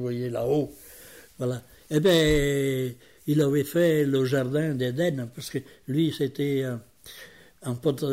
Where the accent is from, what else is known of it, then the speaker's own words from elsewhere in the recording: Italy; Moi, je viens de l'Italie, et où j'étais en Italie, même que j'étais pauvre, et mais j'avais mon appartement en ville